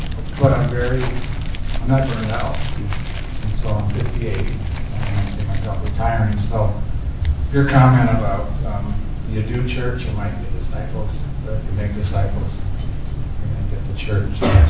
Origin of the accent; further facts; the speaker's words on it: Nebraska, United States; from Nebraska. I'm not a Lutheran, by the way.